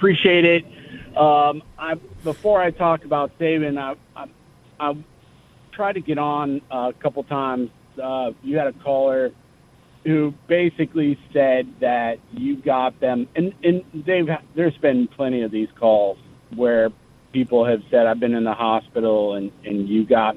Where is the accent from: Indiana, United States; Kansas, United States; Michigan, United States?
Indiana, United States; Indianapolis; I'm from Indianapolis, but I actually travel the South